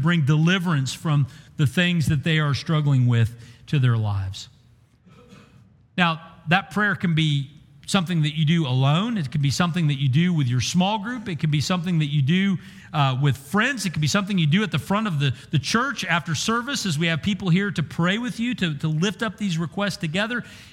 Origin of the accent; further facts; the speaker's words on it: Bartlesville, Oklahoma, United States; I grew up in Bartlesville, and if you wanted to go Christmas shopping in Bartlesville, you'd go to Tulsa.